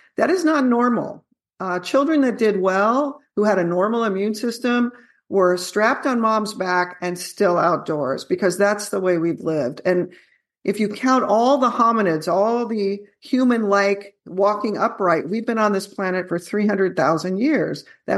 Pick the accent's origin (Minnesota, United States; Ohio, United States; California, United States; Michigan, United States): California, United States; I trained in California originally, or I grew up in California and then did some of my college training there and then trained in Houston at Baylor and then did my neurology residency in Boston. But I now live in Texas